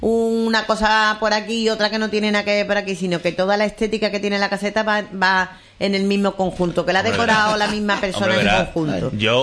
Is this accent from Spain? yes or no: yes; Jerez, Andalusia, Spain; que yo soy de Jerez, vecino del Cantarote.